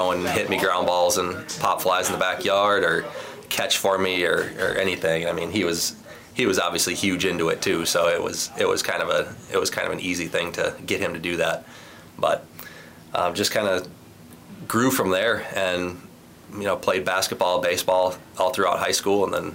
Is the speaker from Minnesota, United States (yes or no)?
yes; Randolph, Minnesota, United States; Yeah, 500's being generous, to be honest with you. I just grew up